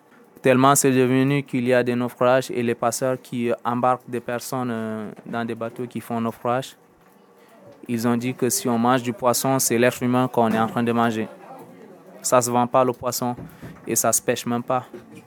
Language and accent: French; Lac, Chad; Si je dis que je suis tchadien, la région où j'ai grandi, c'était au cœur du lac Tchad, entre le Cameroun, le Tchad et le Nigeria.